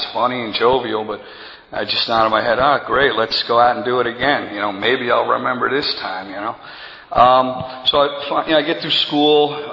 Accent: New York, United States; You know, I grew up in Long Island. My parents were great.

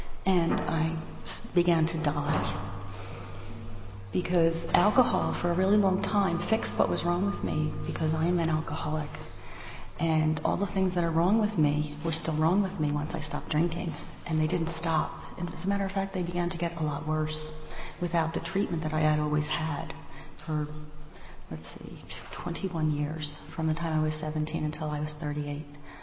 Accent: Pennsylvania, United States; also born or lived in New Jersey; I grew up in Pennsylvania, and after living in New Jersey for the bulk of my drinking career and my early sobriety, I moved back.

